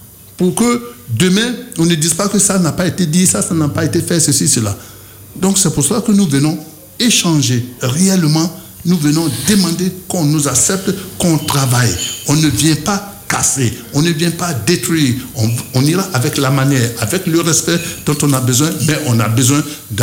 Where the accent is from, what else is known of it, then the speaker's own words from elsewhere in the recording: Côte d’Ivoire; Nous sommes tous des Ivoiriens. Nous sommes les mêmes qui allons nous retrouver après.